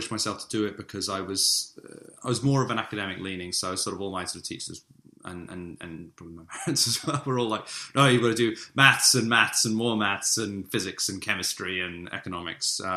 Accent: Acton, London, United Kingdom; Indeed, it was for me because I grew up in London. I was here till I was like 12, 13, something like that.

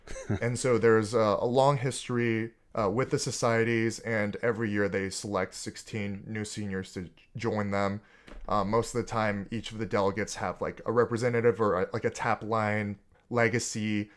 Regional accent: Georgia, United States; So I'd say growing up in Georgia, I think there was a keen awareness of Black racism

